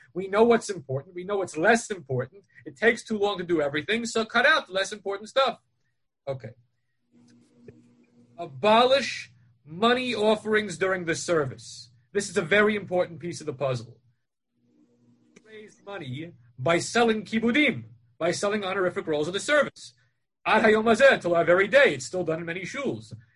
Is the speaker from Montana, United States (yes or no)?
no; Great Neck, New York, United States; When I was growing up in the Great Neck Synagogue, we never did this other than for Simchas Torah